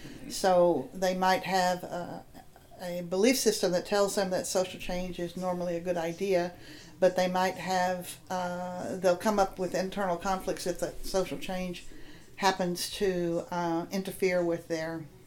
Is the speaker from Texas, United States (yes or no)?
yes; Cleburne, Texas, United States; I was born in the Valley, but grew up in Cleburne, Texas, south of Fort Worth.